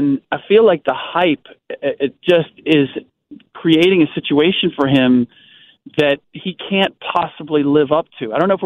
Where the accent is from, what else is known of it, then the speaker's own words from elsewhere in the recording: Cincinnati, Ohio, United States; growing up in Cincinnati, the Bulls were kind of the closest team to me.